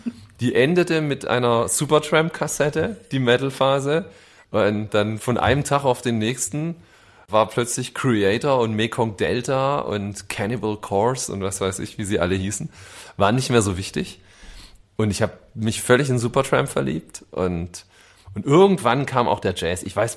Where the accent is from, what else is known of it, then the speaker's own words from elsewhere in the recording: Schwäbisch Hall, Baden-Württemberg, Germany; now in Berlin, Germany; ich bin richtig auf dem Dorf aufgewachsen, ja, aber genau da. Das war die nächste Stadt. Die große, weite Welt. Das war Schwäbisch Hall.